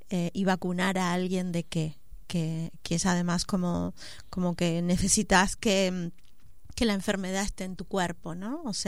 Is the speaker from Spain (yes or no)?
no; Mendoza, Argentina; Encima soy de Mendoza, que tiene una Z ahí enorme.